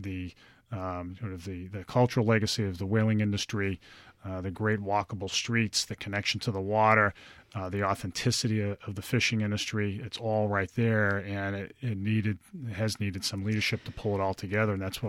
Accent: New Bedford, Massachusetts, United States; also born or lived in North Dartmouth; I grew up in New Bedford and North Dartmouth.

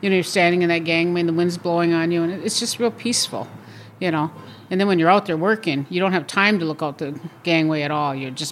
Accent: Wisconsin, United States; Because we're Native American. There was big controversy when we came here. It wasn't easy in the beginning, you know, because they didn't want us here, us Wisconsin fishermen

